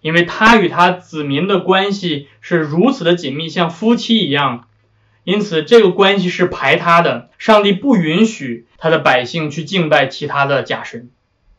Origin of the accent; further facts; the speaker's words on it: China; 包括我们中国人非常常见的算命